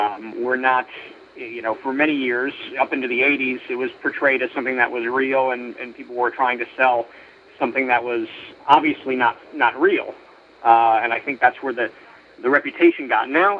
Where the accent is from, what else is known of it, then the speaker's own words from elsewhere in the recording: Minneapolis, Minnesota, United States; born there; also born or lived in Fort Dodge; I was born in Minneapolis. I spent a good deal of time in Fort Dodge, I believe 4 years to be exact.